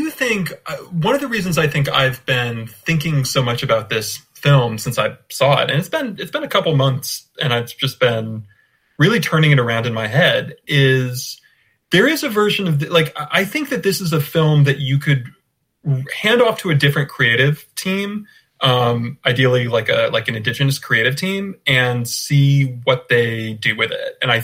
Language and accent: English; United States; I'm an American who reads a lot of folklore and mythology and is very interested in it.